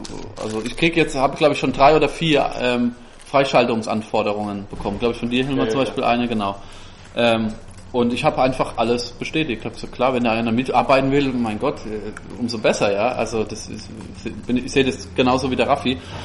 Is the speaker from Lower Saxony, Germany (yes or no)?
no; Bavaria, Germany; Also, ich meine, als Franke ist man natürlich, also versteht man unter Höflichkeit halt was anderes als der Rest der Menschheit.